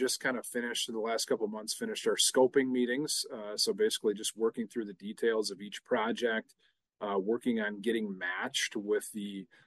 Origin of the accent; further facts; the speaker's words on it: Waupaca, Wisconsin, United States; I actually was born and raised in Waupaca.